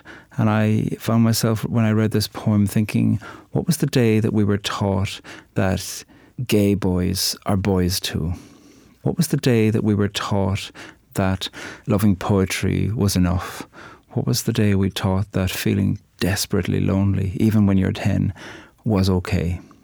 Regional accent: Ireland; I'm a poet from Ireland.

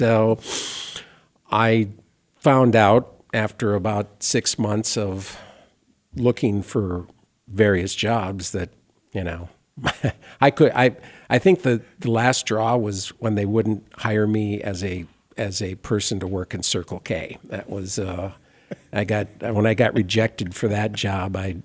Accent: Minnesota, United States; I born and raised in Minnesota, but had a house in Arizona at one time.

